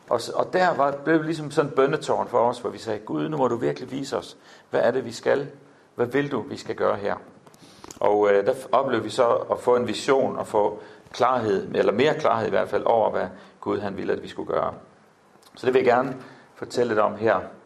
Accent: Tanzania; moved away; Vi flyttede ud for nogle år siden og boede i Kenya. Jeg er vokset op i Tanzania i 12 år af min barndom.

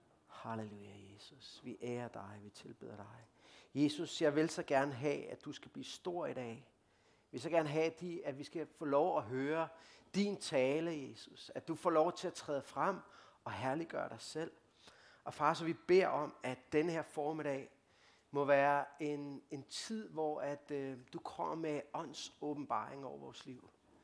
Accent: Copenhagen, Capital Region of Denmark, Denmark; accent: Copenhagen; jeg kommer fra København. Det er jo nok nogle af jer, der kan høre. Og nogle gange bliver jeg lidt forlegen, når jeg er i Jylland, fordi så kan jeg høre, hvor københavnsk jeg egentlig taler. Det kan jeg ikke gøre for, og jeg er opvokset der.

